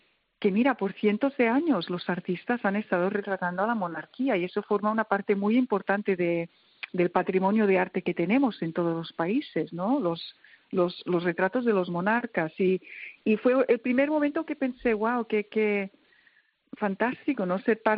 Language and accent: Spanish; Spain; me sorprendió recibir el encargo precisamente porque soy española.